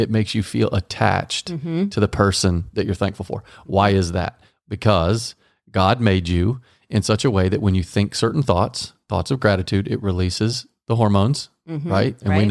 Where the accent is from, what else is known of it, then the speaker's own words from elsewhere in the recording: Texas, United States; But I'm from Texas.